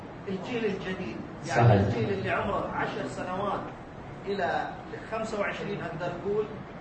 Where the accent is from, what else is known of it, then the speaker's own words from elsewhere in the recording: Qatif, Eastern Province, Saudi Arabia; العالم الأب بالذات في مجتمعنا إحنا أبناء القطيف كلنا.